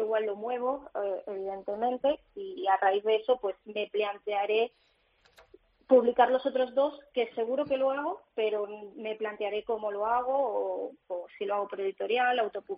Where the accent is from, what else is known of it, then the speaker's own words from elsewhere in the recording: Ciudad Real, Castilla-La Mancha, Spain; now in Torre del Mar, Spain; realmente me crié en Ciudad Real.